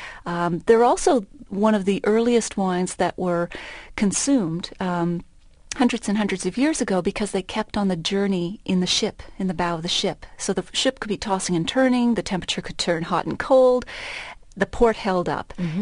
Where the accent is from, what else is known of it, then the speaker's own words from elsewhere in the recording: Nova Scotia, Canada; I'm originally from Cape Breton.